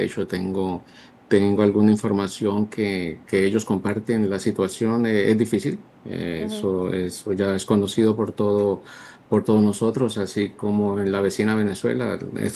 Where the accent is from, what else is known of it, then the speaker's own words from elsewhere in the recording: Colombia; tengo familia en Colombia y soy originario de Colombia